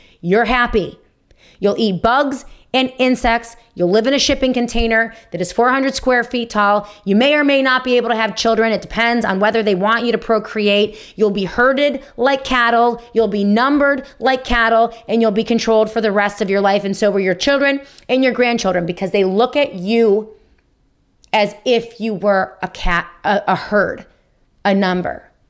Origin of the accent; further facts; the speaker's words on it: New York, United States; I grew up in Wayne County